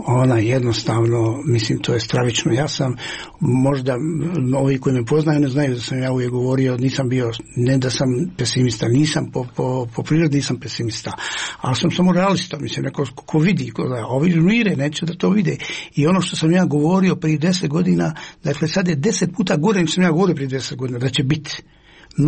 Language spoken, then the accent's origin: Bosnian; Sarajevo, Federation of Bosnia and Herzegovina, Bosnia & Herzegovina; born or raised there